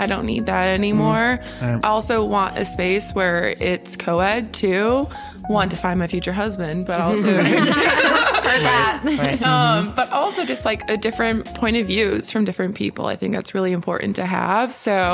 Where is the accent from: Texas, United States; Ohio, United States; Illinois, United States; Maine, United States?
Illinois, United States; Chicago; and I'm from Chicago, moved away for college and came back.